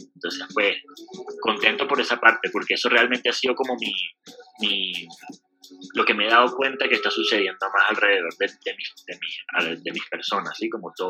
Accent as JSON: {"language": "Spanish", "country": "Venezuela", "lives_now": "Colombia", "said": "soy venezolano, tengo 28 años, hace 3 años que vivo en Colombia"}